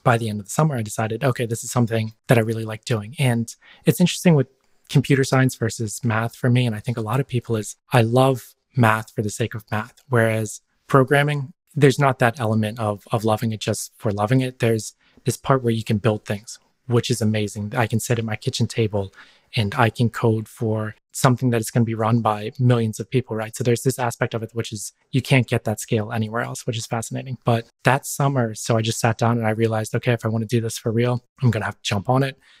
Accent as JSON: {"language": "English", "region": "Maryland", "country": "United States", "tie": "born or raised there", "said": "So I grew up in Maryland, and in Maryland, there's a lot of these, you know, three-letter organizations there, in particular, the NSA."}